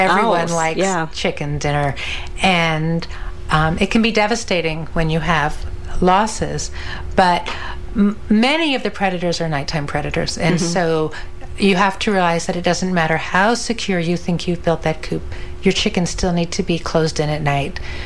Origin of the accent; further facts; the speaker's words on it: New England, United States; I come from New England, where we also have major storms and a lot of snow and ice